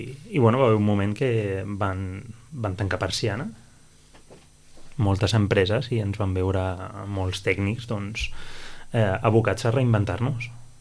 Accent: Sitges, Catalonia, Spain; Som persones de Sitges que no podem quedar malament amb ningú

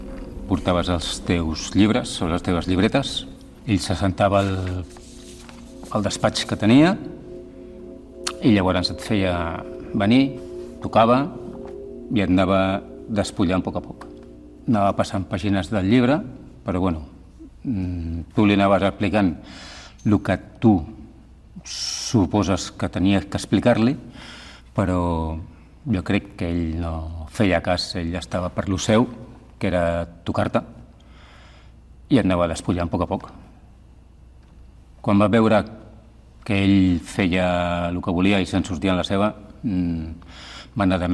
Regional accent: Sitges, Catalonia, Spain; born there; vaig néixer a Sitges el 1958

